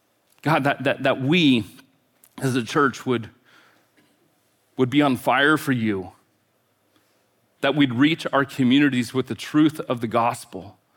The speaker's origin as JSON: {"language": "English", "town": "Gresham", "region": "Oregon", "country": "United States", "said": "So I'm from Gresham, Oregon, so just on the east side of Portland."}